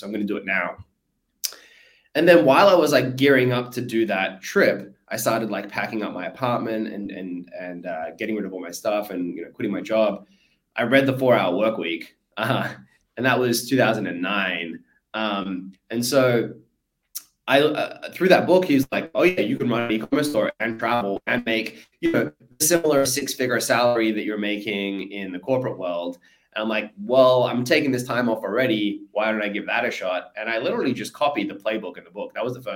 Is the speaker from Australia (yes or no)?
yes; Australia; now in United States; So I'm from Australia originally. Live in the US now, San Diego, San Francisco, between there.